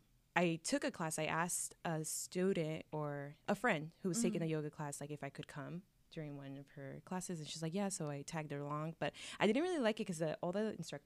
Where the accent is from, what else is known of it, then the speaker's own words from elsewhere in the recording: California, United States; I am originally from Merced County, and I moved here to Fresno County when I attended Fresno State